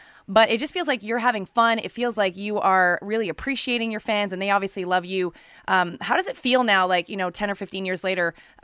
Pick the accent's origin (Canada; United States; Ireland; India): Canada; Montreal, Quebec; when you came to my hometown, Montreal